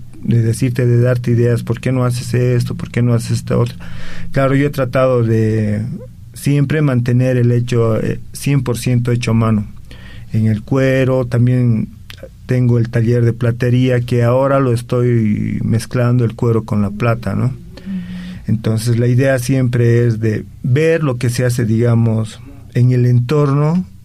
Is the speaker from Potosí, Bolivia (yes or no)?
yes; Potosí, Bolivia; Yo soy potosino y el taller ha comenzado en Potosí, ¿no?